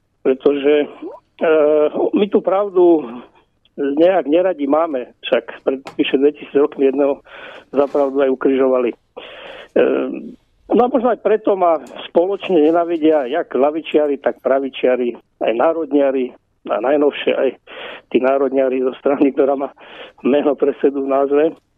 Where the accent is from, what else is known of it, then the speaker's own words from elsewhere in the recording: Poprad, Prešov Region, Slovakia; Ja som vyrastal v Poprade ako syn robotníka, neskôr pracovníka na odborovej rade